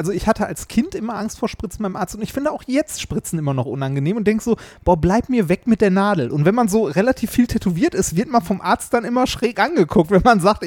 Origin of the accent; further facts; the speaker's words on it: Essen, North Rhine-Westphalia, Germany; ich bin ja in Essen, also ich komme ja aus Essen. Und ich bin ohne Scheiß wahrscheinlich so 2 Kilometer von der Weststadthalle entfernt bin ich aufgewachsen.